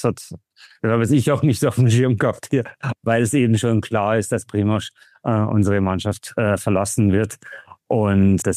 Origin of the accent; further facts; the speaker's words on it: Bruckmühl, Bavaria, Germany; Und ich bin in Bruckmühl aufgewachsen.